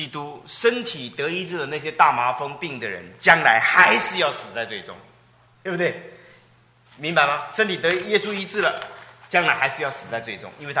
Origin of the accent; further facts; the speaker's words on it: China; 我们中国人看这个什么摸衣裳就痊愈，我们一点感觉都没有。